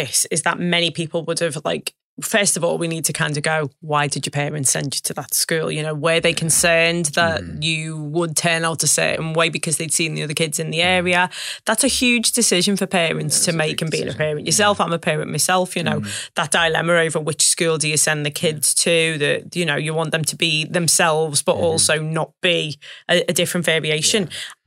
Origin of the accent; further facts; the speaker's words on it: Liverpool, North West England, United Kingdom; I'm from Liverpool.